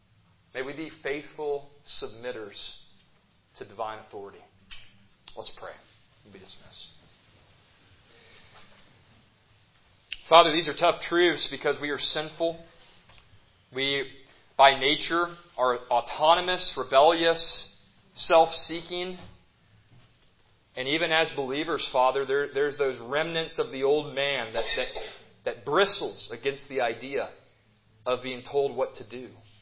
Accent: Texas, United States; I'm from Texas where there's no such thing as government in the eyes of many people down there.

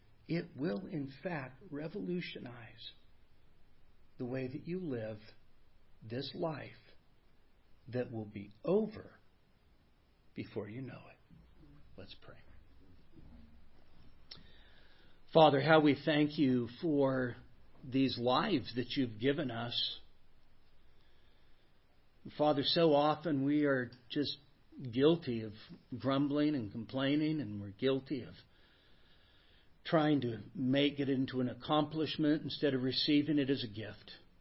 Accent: Sacramento, California, United States; I was born and raised in Sacramento. I'm a fifth generation Californian. Back when California used to be a good state. And I learned important values growing up in California, in Northern California.

